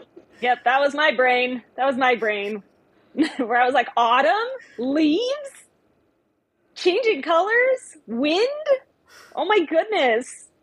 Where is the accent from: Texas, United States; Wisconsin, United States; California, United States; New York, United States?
California, United States; more beautiful mountains than the ones I grew up by in California.